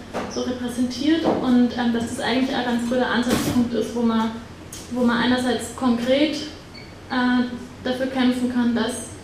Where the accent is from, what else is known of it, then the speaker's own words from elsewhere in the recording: Freilassing, Bavaria, Germany; now in Vienna, Austria; Ihr hört, ich bin eigentlich nicht aus Wien, ich bin aus Freilassing.